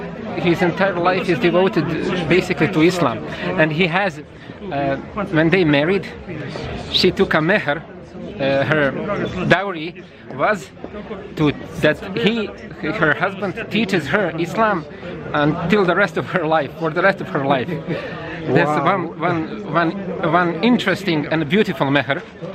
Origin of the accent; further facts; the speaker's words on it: Bosanska Dubica, Republika Srpska, Bosnia & Herzegovina; he lives in my hometown, Bosanska Dubica